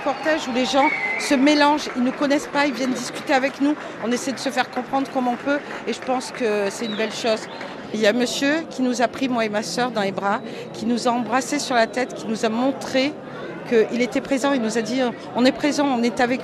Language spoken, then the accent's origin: French; Marseille, Provence-Alpes-Côte d'Azur, France; born there; Moi, j'ai 53 ans, je suis née à Marseille.